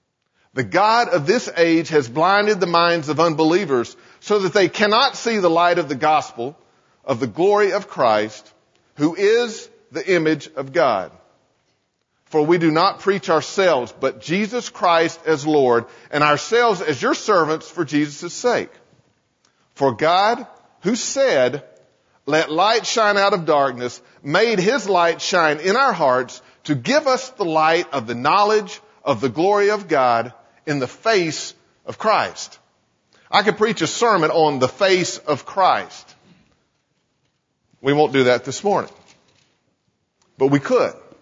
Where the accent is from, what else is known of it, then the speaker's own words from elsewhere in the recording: Dana, North Carolina, United States; I grew up in Dana, North Carolina, and going down Upward Road between where I lived and where I went to high school, and it was only about 3.5 miles, there were 11 churches on Upward Road.